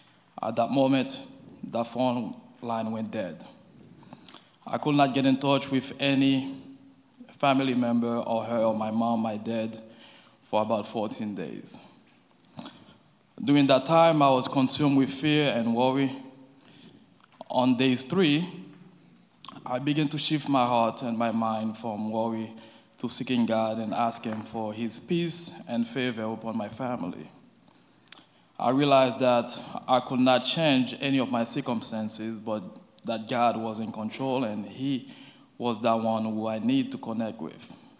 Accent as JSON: {"language": "English", "country": "Haiti", "moved": "yes", "lives_now": "United States", "said": "I'm originally from Haiti, and I've lived in the USA since 2007. The school back home, when I say back home, I'm talking about Haiti, is Catholic. So there, I attended the Catholic Church on Sundays as well."}